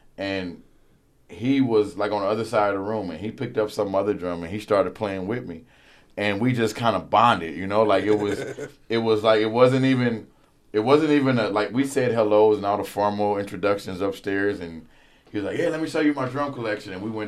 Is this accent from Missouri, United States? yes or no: yes; Kansas City, Missouri, United States; So when I moved up here originally from Kansas City … introduced me to Fred.